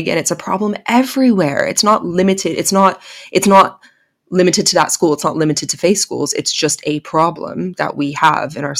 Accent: Canada; also born or lived in Bahamas; now in United Kingdom; when I came over here from Canada and the Bahamas many years ago.

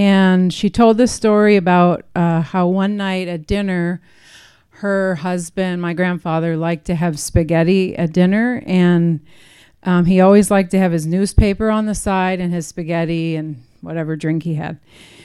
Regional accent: Buffalo, New York, United States; I'm going to start out talking about my childhood, and I grew up in Buffalo, New York. Anybody from New York?

